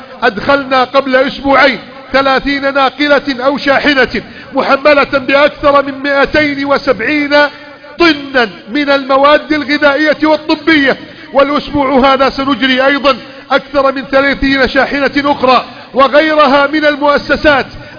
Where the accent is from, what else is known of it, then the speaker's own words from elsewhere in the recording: Egypt; اللهم احفظ بلدنا مصر